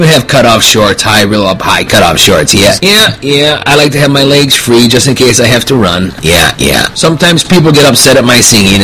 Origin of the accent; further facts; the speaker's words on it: Michigan, United States; From the Mitt, the upper Mitt, over near Petoskey. Yep. That's northwestern area up there, right there.